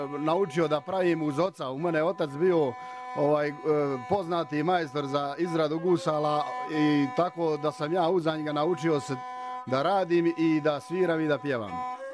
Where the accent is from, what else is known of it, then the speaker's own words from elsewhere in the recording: Bistrica, Republika Srpska, Bosnia & Herzegovina; U selu Bistrici kod Banja Luke, tu živim i gdje sam rođen, tu i živim.